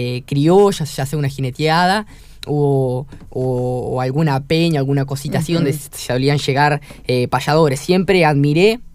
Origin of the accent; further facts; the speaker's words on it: Río Negro, Argentina; also born or lived in Neuquén; Acá en Neuquén Capital, pero me crié en un campo del otro lado del dique de Arroyito, ahí en Río Negro, en la parte de Río Negro, junto a mis abuelos.